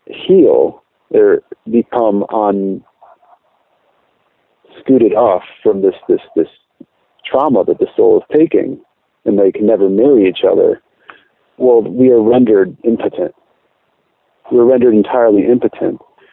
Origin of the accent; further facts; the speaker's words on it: Connecticut, United States; I grew up in Connecticut, New England, here in the USA